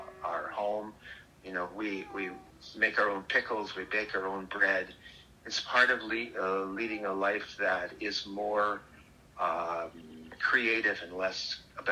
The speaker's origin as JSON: {"language": "English", "country": "United States", "tie": "born or raised there", "said": "I grew up in the United States, but my whole life, and I'm in my 70s now, I've been gardening."}